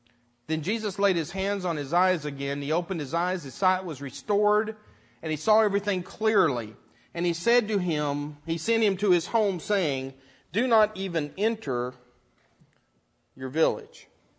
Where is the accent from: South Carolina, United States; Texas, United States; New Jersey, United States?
Texas, United States; Lubbock; Now, of course, I'm from Lubbock, Texas, so I can only imagine what trees look like.